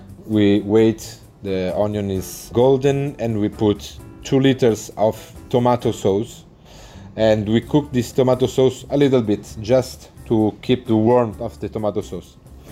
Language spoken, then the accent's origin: English; Italy; now in United Kingdom; I'm the executive chef for the Big Mama group here in UK. I come from Italy